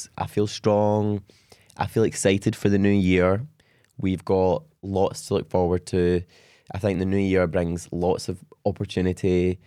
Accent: Coatbridge, Scotland, United Kingdom; like I grew up in Coatbridge, like a really kind of a kind of small town. My parents had always lived there. They were from there. Their parents were from there.

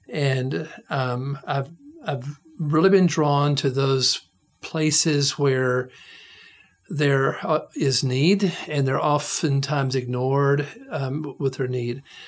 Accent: Georgia, United States; I'm from Georgia, and so we're supposed to have

